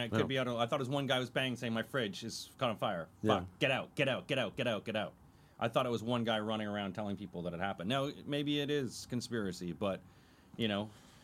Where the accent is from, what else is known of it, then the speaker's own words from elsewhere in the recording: Canada; as a Canadian